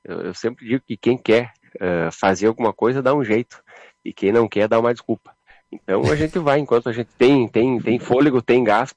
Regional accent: Lagoa Vermelha, Rio Grande do Sul, Brazil; eu sou natural de Lagoa Vermelha, né? … eu estou atuando no município de Criciúmal, né? Na fronteira com a Argentina aqui, quase fronteira com Santa Catarina, né?

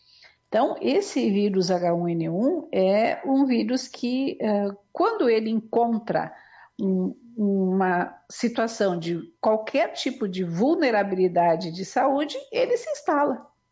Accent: South Region, Brazil; nós como brasileiros e pessoas que enfrentam o nosso inverno, nós aqui no sul

